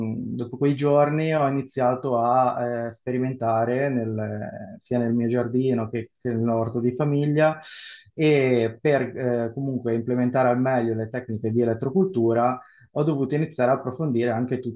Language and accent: Italian; Genoa, Liguria, Italy; born there; Io sono nato nel 1992 e sono nato a Genova